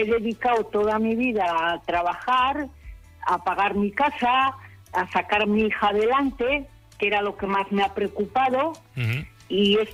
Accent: Basauri, Basque Country, Spain; now in Castro Urdiales, Spain; Hombre, yo soy de Basauri.

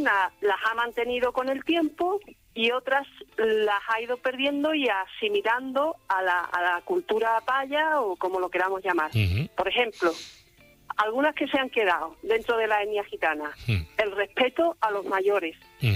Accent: Jerez de la Frontera, Andalusia, Spain; yo soy de Jerez de la Frontera. Uh-huh. Soy mitad paya, mitad gitana.

